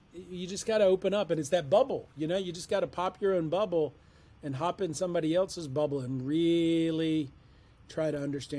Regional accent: Monroeville, Alabama, United States; also born or lived in Mobile, United States; I mean, I grew up in Mobile in Monroeville, Alabama

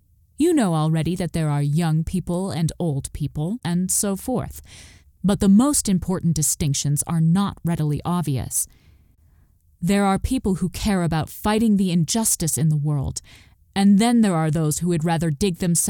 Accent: Sawyer, Kansas, United States; Yes, I grew up in St. John's, but for my money, I'd say the majority of my childhood was spent in Sawyer, Kansas.

